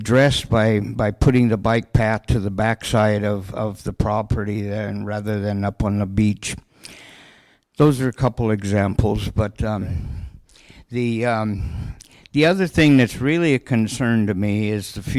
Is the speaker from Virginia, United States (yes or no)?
no; Santa Barbara, California, United States; I come from Santa Barbara, California.